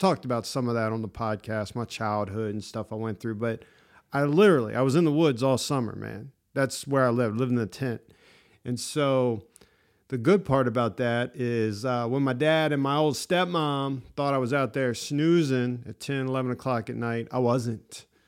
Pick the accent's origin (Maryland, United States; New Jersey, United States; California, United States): Maryland, United States; La Plata; I grew up in La Plata, Maryland at that time.